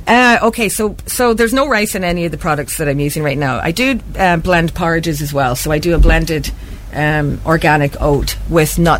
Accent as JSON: {"language": "English", "country": "Canada", "said": "My accent is all over the place. But yes, I'm born Canadian with Irish descent. So my mum is from Giles's Quay and my dad is from Ravensdale, Pauleek."}